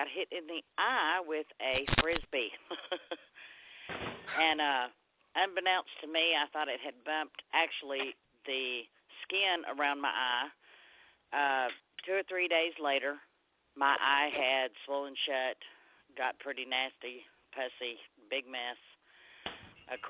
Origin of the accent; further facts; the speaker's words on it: Texas, United States; I'm from Texas.